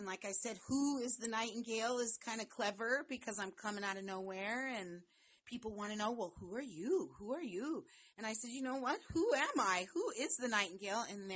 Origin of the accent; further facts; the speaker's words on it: Montana, United States; I'm from Montana, you know, with all of the controversy that's been with … I'm black